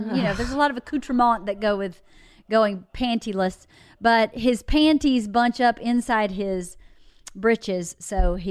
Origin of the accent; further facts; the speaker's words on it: the South, United States; because I grew up in the South, this is normal to me.